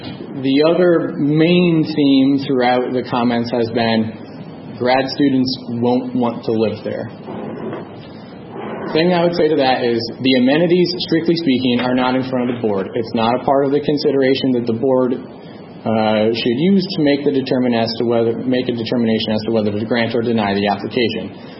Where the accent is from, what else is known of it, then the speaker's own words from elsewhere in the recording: Nevada, United States; also born or lived in Houston; I grew up in Nevada. I've lived in Houston. I know that traffic is a relative term, okay?